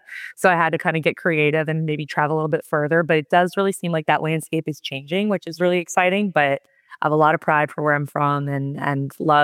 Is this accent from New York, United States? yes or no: yes; Sleepy Hollow, New York, United States; Sleepy Hollow is my hometown, born and raised. Very proud to be from Sleepy.